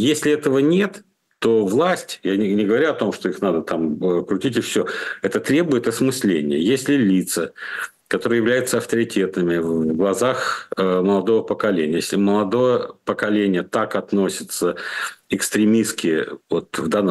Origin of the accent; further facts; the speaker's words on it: Dagestan, Russia; Я выходец с Кавказа. У нас есть кавказские традиции, у нас есть все и все вот это. Потом. Я мусульманин, я дагестанец, я кавказец, я россиянин.